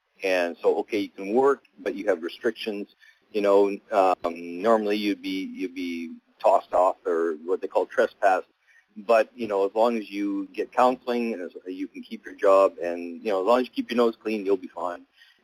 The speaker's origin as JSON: {"language": "English", "region": "Western Canada", "country": "Canada", "said": "I'm originally from Western Canada."}